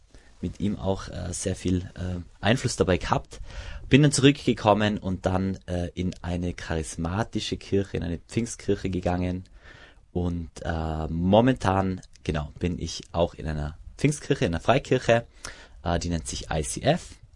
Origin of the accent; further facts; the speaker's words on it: Reutte, Tyrol, Austria; now in Innsbruck, Austria; ich selber bin aus Tirol, also eigentlich aus dem Bezirk Reutte. Aber jetzt schon seit 14, bald 15 Jahren im Inntal, also in Innsbruck.